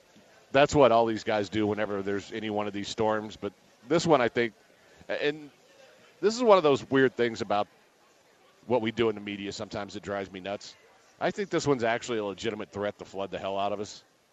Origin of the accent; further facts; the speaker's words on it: La Marque, Texas, United States; But there are places, like even growing up in Lamarck, as close as it was to the water, it just never flooded in certain places.